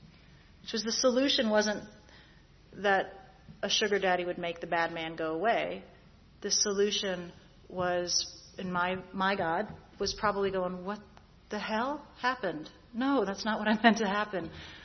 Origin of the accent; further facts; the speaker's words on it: Dunwoody, Georgia, United States; See, I'm from Dunwoody.